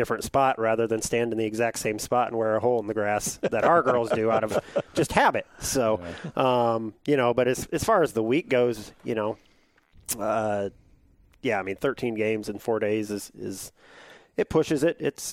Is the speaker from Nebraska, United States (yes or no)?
no; Iowa, United States; As you mentioned, I born and raised in Iowa, grew up on a farm, kind of agricultural background.